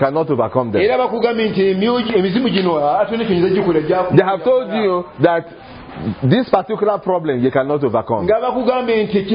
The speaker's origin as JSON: {"language": "English", "country": "Nigeria", "tie": "born there", "said": "I was born in Nigeria. But my family is from heaven."}